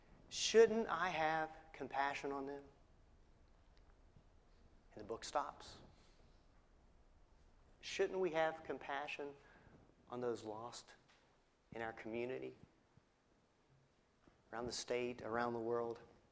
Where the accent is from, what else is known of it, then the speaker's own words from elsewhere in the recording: Virginia, United States; I didn't like to drive in the snow, even though I was from Virginia.